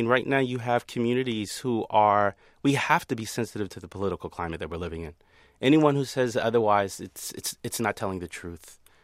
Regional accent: United States; I'm part of the indigenous community born and raised in America

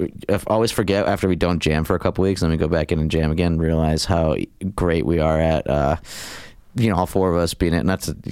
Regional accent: Scranton, Pennsylvania, United States; Growing up in the Bellevue section of West Scranton, that's Scranton, Pennsylvania.

